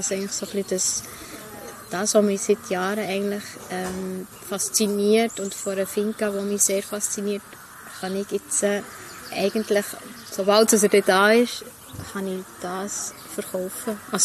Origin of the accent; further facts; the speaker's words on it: Langnau, Bern, Switzerland; Ich bin immer noch gerne Langnauerin. Wobei, ich bin ja in Gol aufgewachsen.